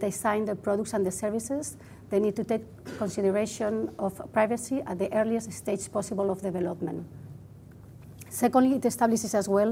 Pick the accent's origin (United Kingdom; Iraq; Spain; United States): Spain; English is a second language; now in Brussels, Belgium; You might guess from my accent, I'm Spanish. I live in Brussels.